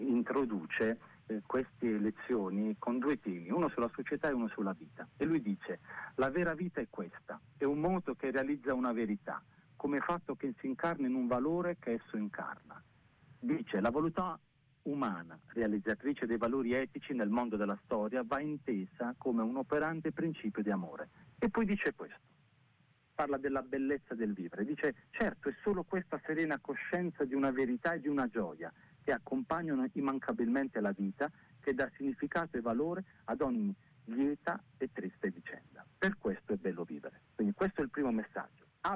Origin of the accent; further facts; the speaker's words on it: Bari, Apulia, Italy; moved away; sono pugliese, di Bari, ora vivo in Toscana da 16 anni